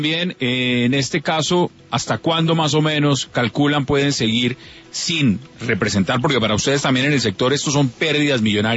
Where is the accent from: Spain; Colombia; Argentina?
Colombia; somos los colombianos